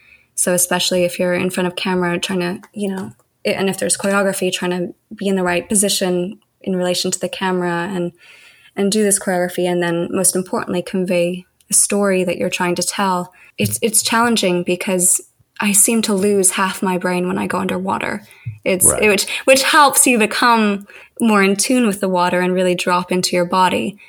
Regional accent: Calgary, Alberta, Canada; I grew up in Calgary surrounded by world-class mountains

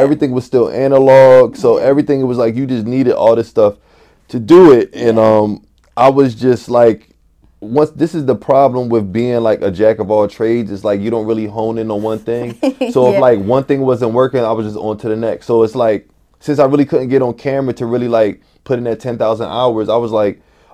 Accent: Philadelphia, Pennsylvania, United States; I lived in North Philly. I'm from West.

